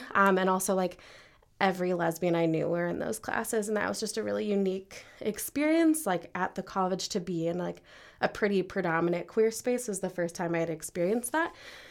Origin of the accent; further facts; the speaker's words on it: Walnut Creek, California, United States; So I'm from Walnut Creek, California, and I applied to all small liberal arts Presbyterian colleges east of Chicago.